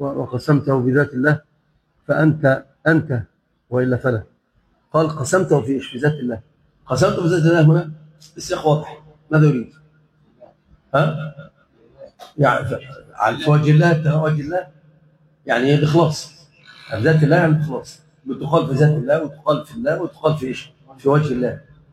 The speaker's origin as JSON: {"language": "Arabic", "region": "Dubai", "country": "United Arab Emirates", "said": "أنا آسف جدا يا جماعة، أنا من دبي"}